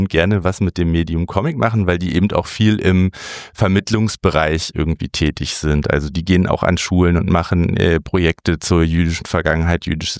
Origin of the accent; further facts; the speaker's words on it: Soltau, Lower Saxony, Germany; ich bin ja in Soltau geboren, in der Lüneburger Heide groß geworden, nicht weit vom ehemaligen KZ Bergen-Belsen.